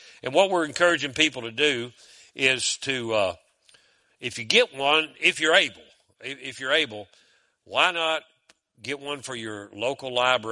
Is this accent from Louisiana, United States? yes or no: yes; Shreveport, Louisiana, United States; I grew up in Shreveport, Louisiana. Now, y'all know where that is.